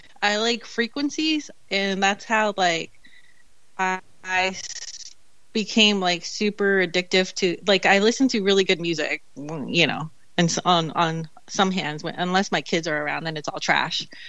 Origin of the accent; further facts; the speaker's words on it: California, United States; I lived in California and I grew up in California.